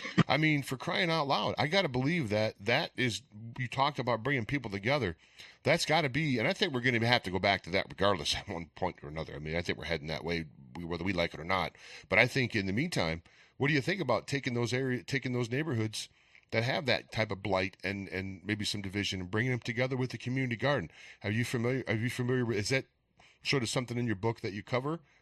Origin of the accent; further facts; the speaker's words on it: Detroit, Michigan, United States; But I came from Detroit